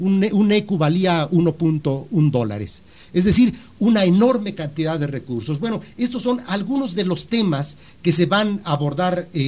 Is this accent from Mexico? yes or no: yes; Mexico; sentimos que nuestra responsabilidad como investigadores mexicanos es insistir